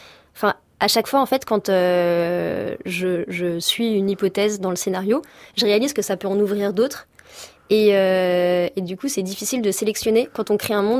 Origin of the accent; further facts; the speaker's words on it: Brittany, France; Mon bled en Bretagne.